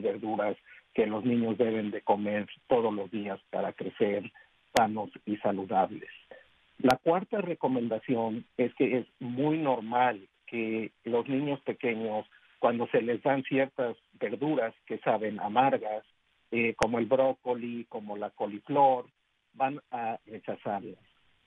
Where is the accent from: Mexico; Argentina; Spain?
Mexico; now in United States; yo, por ejemplo, vengo de México y yo cuando crecí, desde que era muy, muy pequeño